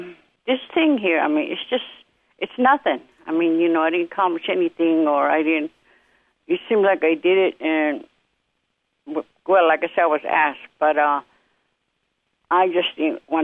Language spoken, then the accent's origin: English; San Carlos, Arizona, United States; also born or lived in White River; I was born in White River, Arizona. It's a reservation up in towards the state line to New Mexico. And my aunt lived in San Carlos, and she's the one that picked me up as my mom died.